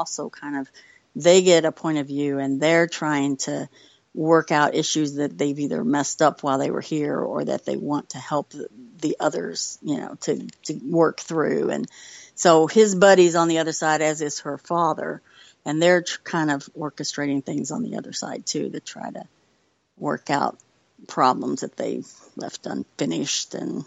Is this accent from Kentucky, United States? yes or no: yes; Kentucky, United States; I've kind of wanted to write something about my home state, Kentucky